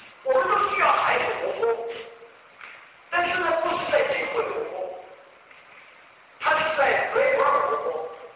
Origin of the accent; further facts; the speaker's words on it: China; 这个也是我们中国人最喜欢的。